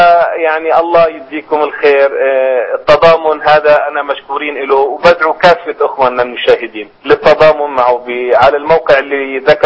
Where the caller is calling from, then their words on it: Amman, Amman Governorate, Jordan; والله أنا الآن قريب من بلاد الشام في عمان. في عمان الحبيبة أيضا.